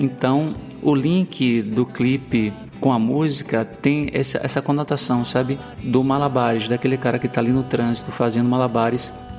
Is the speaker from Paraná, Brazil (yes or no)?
no; Feira de Santana, Bahia, Brazil; Feira de Santana é minha terra natal, né? Minha cidade natal, aqui onde eu me criei, construí minha identidade